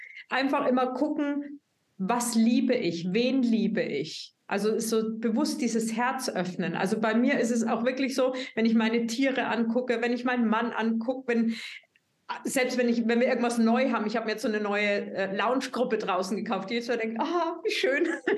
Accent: Bavaria, Germany; weil ich komme aus Bayern, da gibt es irgendwie keine Alleen

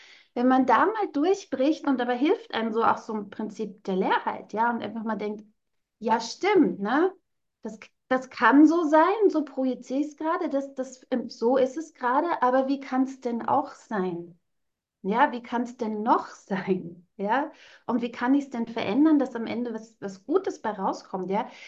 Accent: East Germany, Germany; ich bin in der DDR geboren und aufgewachsen, ja.

